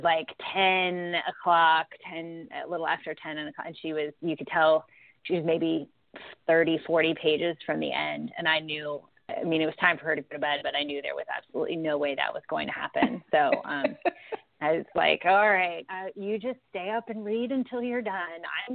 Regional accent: North Carolina, United States; I'm from North Carolina.

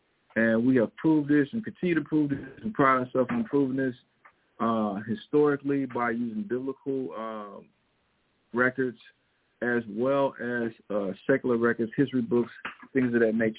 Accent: Missouri, United States; accent: Missouri; I guess my Missouri accent gets in the way, and they cannot fully understand what the hell I'm saying.

